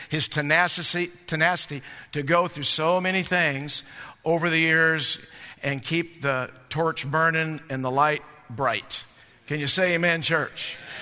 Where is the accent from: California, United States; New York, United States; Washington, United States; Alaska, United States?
Washington, United States; Spokane; You know, we're from Spokane, and it's quite a ways from here.